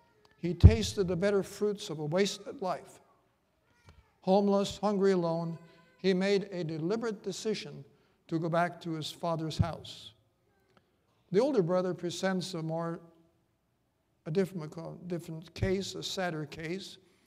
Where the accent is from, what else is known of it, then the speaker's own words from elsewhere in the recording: Minnesota, United States; Where I grew up in Minnesota, there was no Adventist church nearby